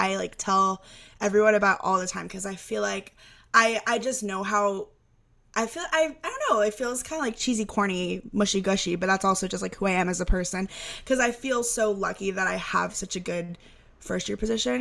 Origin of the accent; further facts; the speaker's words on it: Houston, Texas, United States; Yes, I grew up in Houston, Texas.